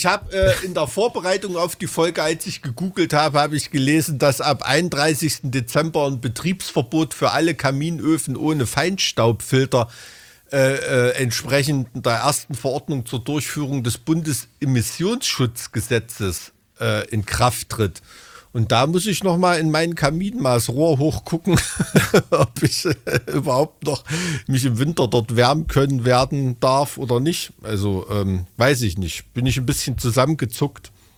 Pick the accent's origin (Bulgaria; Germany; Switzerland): Germany; Blankenhain, Thuringia; kommen in meine Heimat Blankenhain ins Trainingslager